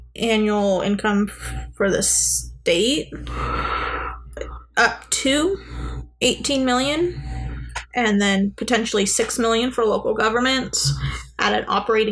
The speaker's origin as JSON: {"language": "English", "region": "Oregon", "country": "United States", "said": "Even though I'm from Oregon, my knowledge of marijuana is relatively limited."}